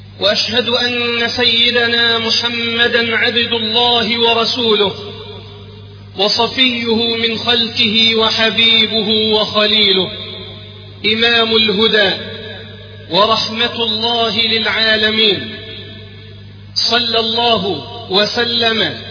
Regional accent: Egypt; اللهم احفظ بلدنا مصر وسائر بلاد

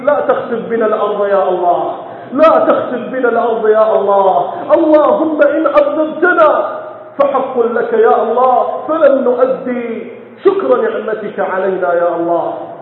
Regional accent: Iraq; اللهم اجعل بلدنا العراق آمنا مطمئنا

